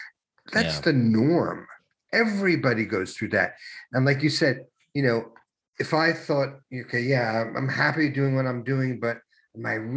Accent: New York, United States; accent: New York; My New York accent really came back.

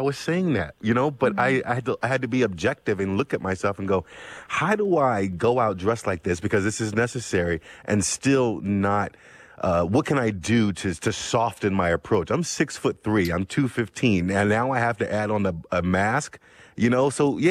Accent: Philadelphia, Pennsylvania, United States; on the block that I grew up in South Philly, at the corner bodega, there was a sign

